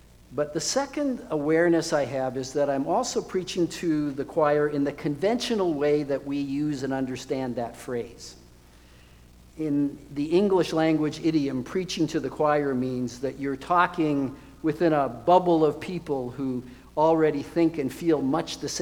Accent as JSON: {"language": "English", "country": "Canada", "tie": "born or raised there", "said": "when I was growing up in Canada."}